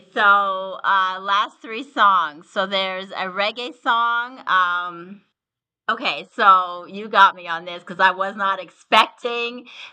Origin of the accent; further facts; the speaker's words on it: Canada; I grew up in Canada. My parents are immigrants. So they came from India.